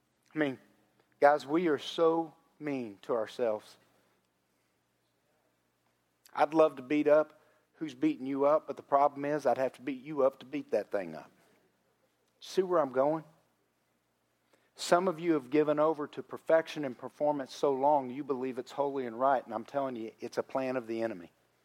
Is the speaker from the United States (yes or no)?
yes; Texas, United States; Even worse, I grew up in Texas. We wear jeans and boots, as I see many of you do.